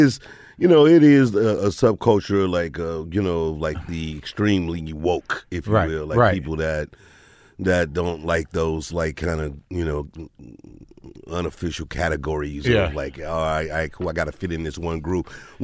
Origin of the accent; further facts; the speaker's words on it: St. Louis, Missouri, United States; And he's from Chicago, I'm from St. Louis, so we not, like, we running from winter all times, man.